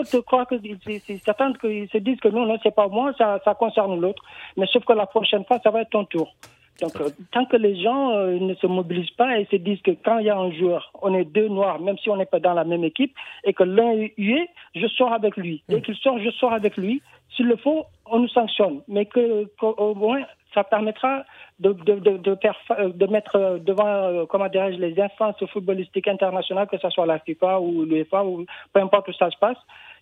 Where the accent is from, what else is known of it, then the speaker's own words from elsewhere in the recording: Senegal; moi-même je suis sénégalais